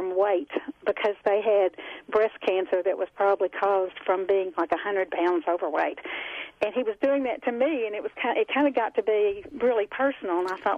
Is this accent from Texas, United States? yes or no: yes; Texas, United States; moved away as an adult; I came up here from Texas and became his nurse for a little while